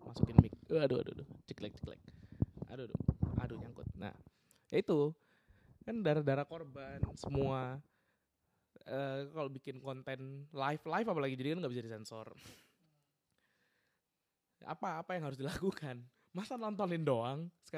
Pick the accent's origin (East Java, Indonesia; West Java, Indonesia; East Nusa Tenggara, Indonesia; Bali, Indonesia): East Java, Indonesia; Surabaya; Aku juga orang Surabaya. Kita lagi di Surabaya, kita lagi di rumah nih